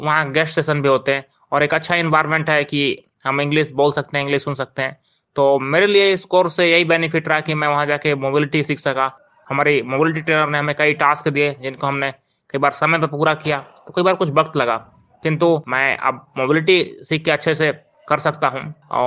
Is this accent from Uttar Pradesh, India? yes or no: no; Satna, Madhya Pradesh, India; और मैं मध्य प्रदेश के सतना जिले का रहने वाला हूँ।